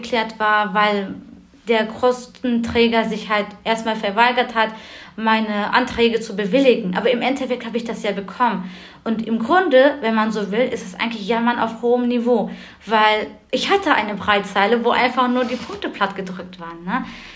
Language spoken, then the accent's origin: German; Germany; first language Turkish; German is a second language